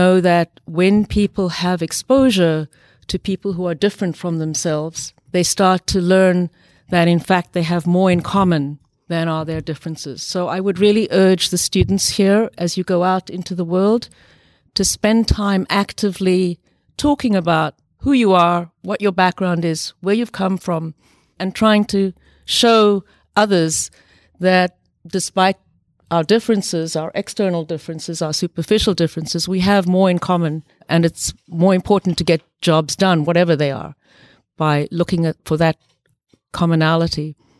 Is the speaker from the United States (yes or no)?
no; South Africa; I'm female. I grew up partly in South Africa during the very evil system of apartheid with legalized racial discrimination.